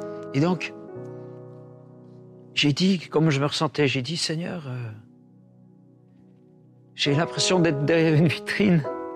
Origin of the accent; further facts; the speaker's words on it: Switzerland; c'est parce que je suis au Canada, je viens de la Suisse, et c'est un peu ce qu'on appelle le jet lag.